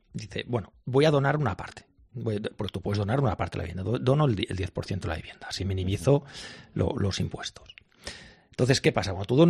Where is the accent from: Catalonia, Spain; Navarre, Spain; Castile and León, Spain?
Catalonia, Spain